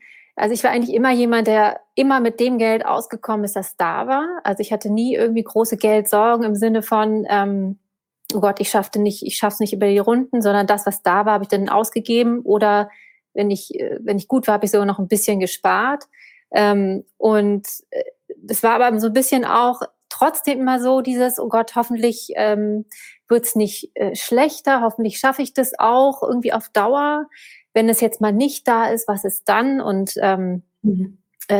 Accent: Hamburg, Germany; Also ich komme aus Hamburg, bin gerade 44 Jahre alt geworden

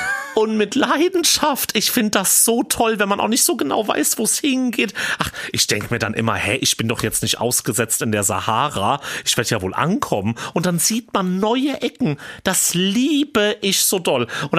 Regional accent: Hesse, Germany; ich komme aus dem Vogelsberg, das ist rechts.

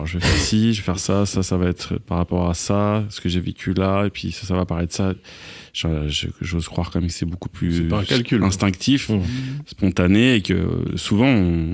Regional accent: Brittany, France; ma mère, on est breton, et puis on parlait de musique dans la rue et tout.

